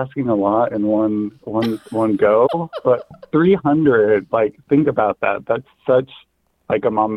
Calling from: Indiana, United States; I'm calling from the, great state of Indiana.

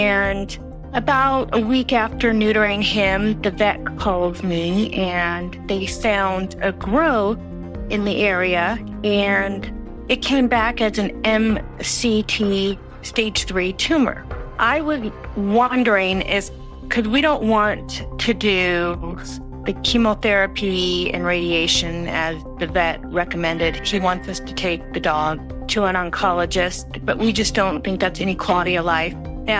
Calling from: Las Vegas, Nevada, United States; I'm calling from Las Vegas.

